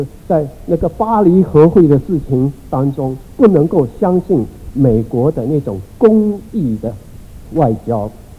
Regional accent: China; 我们中国人对美国的有一种，我说有一个矛盾的情节。

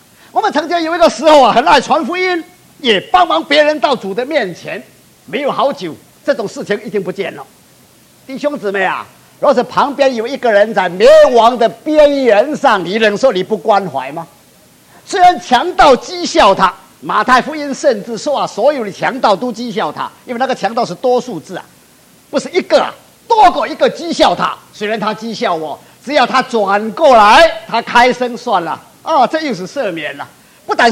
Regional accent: China; 我不是说我身为中国人讲孝亲

